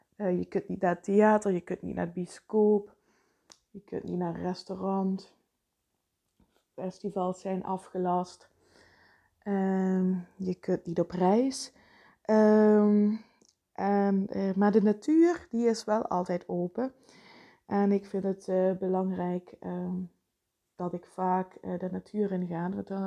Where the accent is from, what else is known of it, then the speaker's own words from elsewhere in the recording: Vijlen, Limburg, Netherlands; Ik ben opgegroeid in Veilen. En in Veilen ligt een prachtig groot bos, het Veilener Bos.